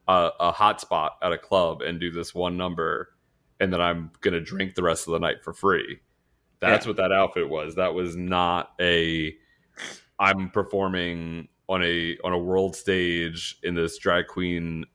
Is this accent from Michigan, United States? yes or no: no; Chicago, Illinois, United States; Anyway, bitch, I'm from Chicago.